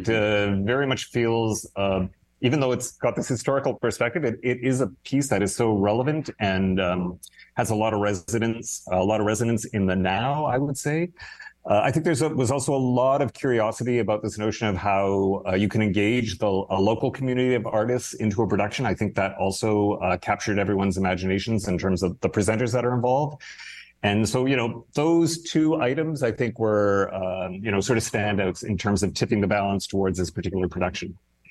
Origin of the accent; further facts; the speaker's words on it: Canada; being a Canadian